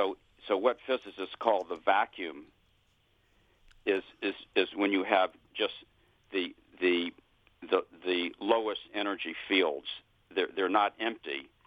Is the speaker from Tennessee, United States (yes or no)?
yes; Memphis, Tennessee, United States; Well, I grew up in Memphis, Tennessee, and I was in my bedroom on the first floor